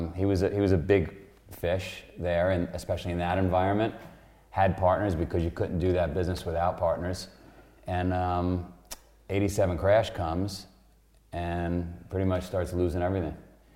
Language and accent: English; Queens, New York, United States; I grew up in Queens, mm-hmm. Italian neighborhood.